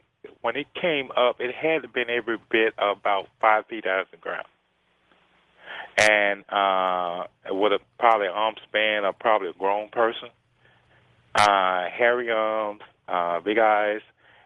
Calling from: Memphis, Tennessee, United States; I'm calling from Memphis.

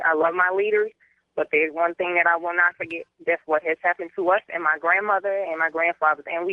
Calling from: Utah, United States; I'm calling from Utah. And I am a grandchild of the African slaves.

